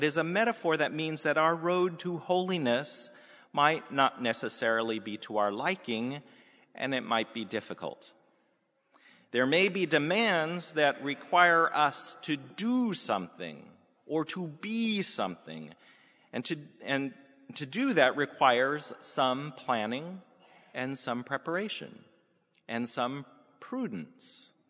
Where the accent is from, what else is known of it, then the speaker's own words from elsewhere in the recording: West Coast, United States; And even though I grew up on the West Coast, where we have a rather relaxed view of social proprieties